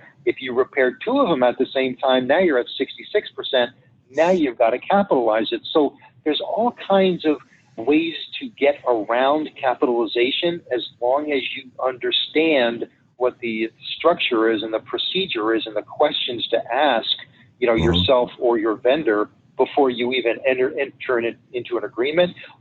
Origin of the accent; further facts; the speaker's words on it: Northeast, United States; now in Arizona, United States; But I come from the Northeast where, you know, shingle roofs, you know, do not last 39 years